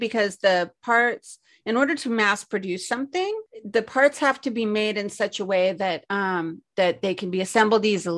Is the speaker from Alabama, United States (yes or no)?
no; Los Angeles, California, United States; And the beginning is, I'm an only child. I grew up in Los Angeles. I was raised primarily by my grandmother, who was my best friend.